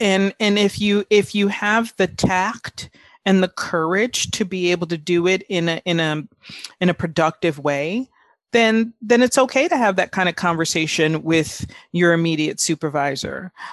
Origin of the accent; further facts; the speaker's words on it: Bronx, New York, United States; growing up in the Bronx, I didn't necessarily have a lot of examples of people that I saw go through that whole process.